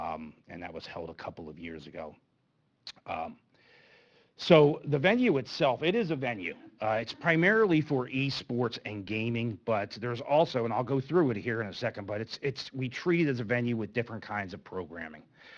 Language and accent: English; Oklahoma, United States; here I am sitting in a city like Broken Arrow, Oklahoma, in the middle of nowhere, and I live 3 miles down the road. Why are we not bringing this here to my hometown?